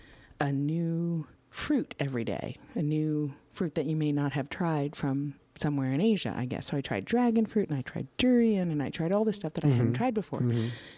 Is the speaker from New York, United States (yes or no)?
yes; New York, United States; I am also a New Yorker, a native New Yorker.